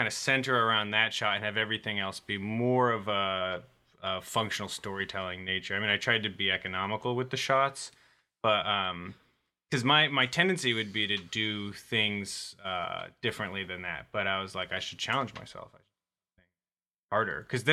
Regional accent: Midwest, United States; born there; No, I was born. I was born in the Midwest.

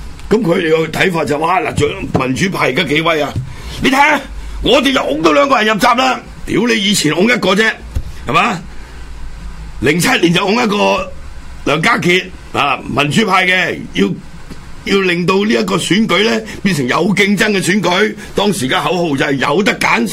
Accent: Hong Kong; 但系我哋香港人就全部做捻晒工具投票嘛

